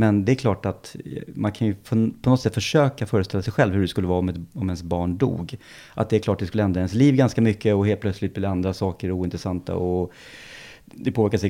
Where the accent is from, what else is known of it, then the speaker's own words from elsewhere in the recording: Stockholm, Stockholm County, Sweden; Ja, men jag föddes på Södersjukhuset i Stockholm. Och växte upp i Stureby som är en förort här till Stockholm.